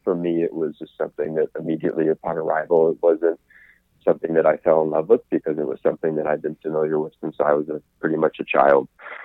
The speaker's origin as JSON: {"language": "English", "town": "Redondo Beach", "region": "California", "country": "United States", "tie": "born or raised there", "said": "where I grew up in Redondo Beach was just an incredible kind of a cultural hot pot of different people."}